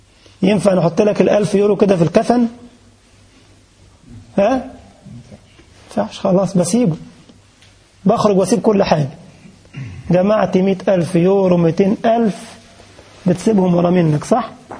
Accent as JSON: {"language": "Arabic", "country": "Egypt", "lives_now": "Germany", "said": "أنا جيت عندكم في ألمانيا هنا محلات تيجي توقف كده تلاقي الباب بيفتح لوحده، صح؟ سبحان الله. وكان عندنا في مصر برضو كده"}